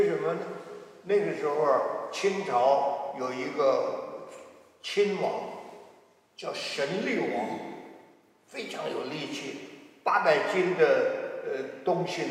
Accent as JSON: {"language": "Chinese", "town": "Tangshan", "region": "Hebei", "country": "China", "tie": "born or raised there", "said": "我家乡在唐山，我家乡离唐山15里路。我那个地方叫韦庄子，韦庄子隔壁2里路有一个庄子叫边个寨"}